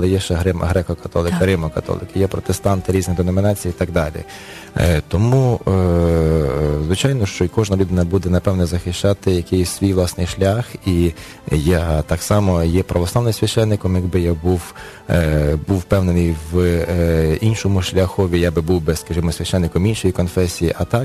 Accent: Western Ukraine, Ukraine; я є сам родом з Західної України, і в нас завжди вірили в Бога.

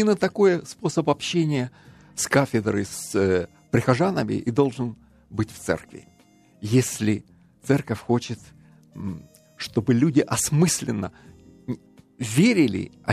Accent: Crimea, Ukraine; now in Kyiv, Ukraine; Покаялся в Крыму, я сам из Крыма.

